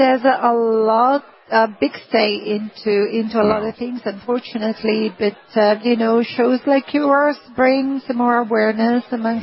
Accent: Milan, Lombardy, Italy; now in Australia; Yes. I am from Milan. I'm an oncologist, an integrative oncologist. I work in Australia on the Gold Coast.

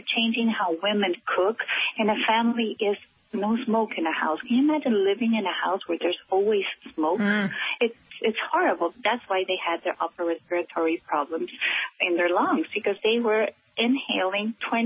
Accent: Guatemala; I am from Guatemala. Like you said, I was born and raised there.

